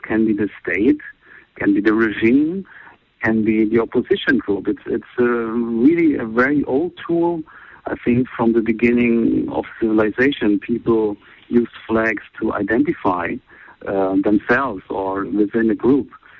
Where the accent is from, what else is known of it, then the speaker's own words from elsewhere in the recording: East Germany, Germany; And I'm coming from East Germany, so also we have a lot of flagpoles around there because of our socialist past.